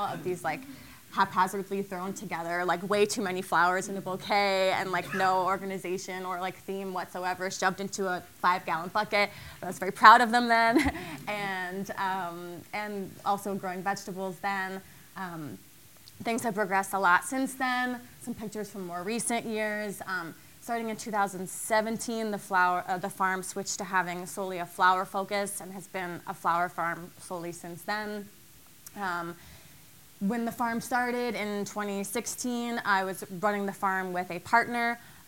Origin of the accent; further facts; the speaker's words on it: Ohio, United States; I grew up in rural Ohio, about halfway between Cleveland and Columbus. I did not grow up on a farm. I'm a first-generation farmer.